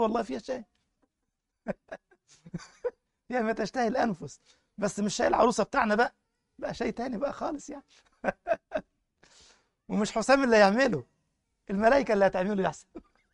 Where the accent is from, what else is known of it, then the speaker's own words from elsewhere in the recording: Egypt; ولابس القميص الأبيض، عندنا في مصر مش هنا طبعا